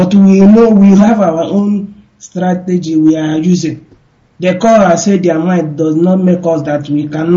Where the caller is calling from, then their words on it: Dakar, Senegal; I'm calling from Dakar, Senegal.